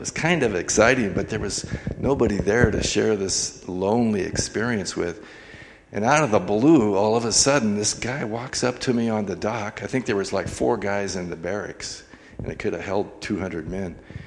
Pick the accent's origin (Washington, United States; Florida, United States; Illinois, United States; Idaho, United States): Washington, United States; Ferndale; I grew up in Ferndale primarily, and I was not a good boy.